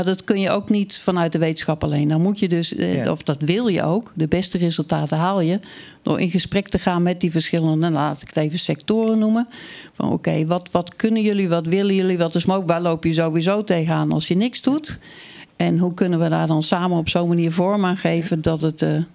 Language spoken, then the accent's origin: Dutch; Netherlands; Daar hebben we als Nederlanders, of onze overheid die ons vertegenwoordigt, hebben allemaal getekend.